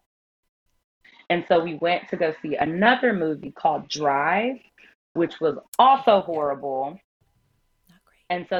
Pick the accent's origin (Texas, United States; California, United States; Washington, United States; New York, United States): Texas, United States; I am a Texas girl. We're from Texas. We met at the University of Texas, actually.